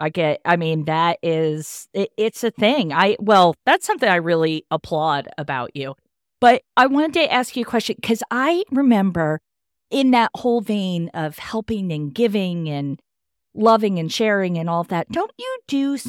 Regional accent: Frederick, Maryland, United States; You know, in my hometown here in Frederick, there are a couple of places that I go where they make it from scratch.

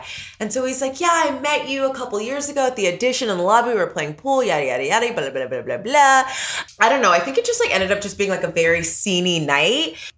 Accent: Houston, Texas, United States; Because I'm Nigerian. I'm from Houston, Texas.

